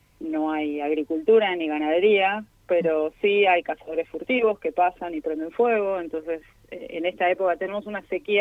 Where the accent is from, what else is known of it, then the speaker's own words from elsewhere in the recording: Buenos Aires, Argentina; accent: porteño; moved away; por mi acento se darán cuenta que soy porteña, sí, pero hace mucho tiempo que no vivo allá.